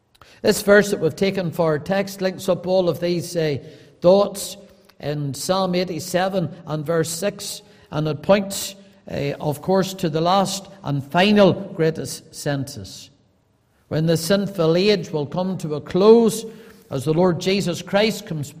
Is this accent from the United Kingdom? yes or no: yes; Banbridge, Northern Ireland, United Kingdom; born there; I was born in Northern Ireland. I was born, brought into this world in the old hospital in Banbridge.